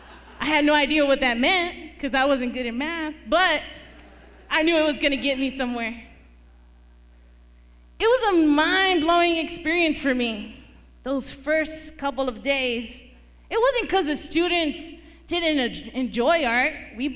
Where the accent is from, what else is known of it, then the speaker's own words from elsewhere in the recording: Houston, Texas, United States; Originally, I'm from Houston, Texas. And I hated the weather outside.